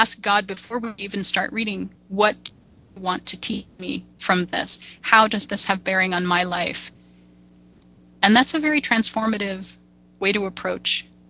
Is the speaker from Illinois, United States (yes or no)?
yes; Illinois, United States; because I grew up near Peoria, and I can tell you it totally doesn't